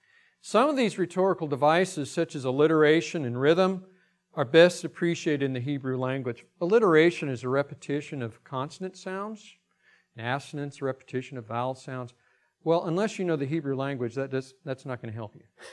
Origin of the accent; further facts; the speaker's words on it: Nebraska, United States; I grew up in Nebraska. I like wide open spaces, but oceans make me very nervous